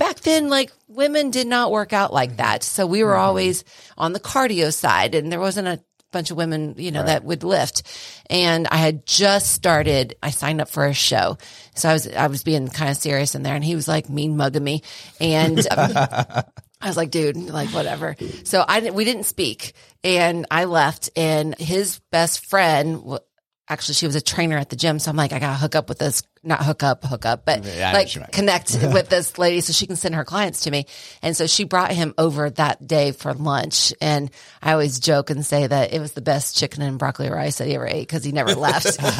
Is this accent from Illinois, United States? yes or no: yes; Illinois, United States; So we're originally from Illinois. I'm from like a small town of 600 people, so no one even knows.